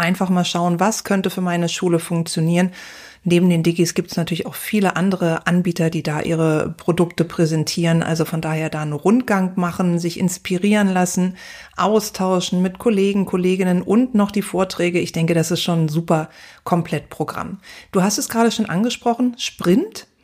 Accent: Berlin, Germany; Ich bin Berlinerin

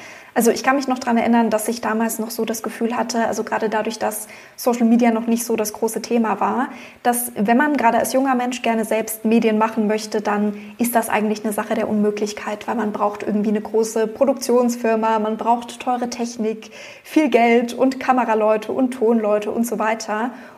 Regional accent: Augsburg, Bavaria, Germany; Genau, ich bin in Augsburg geboren und aufgewachsen

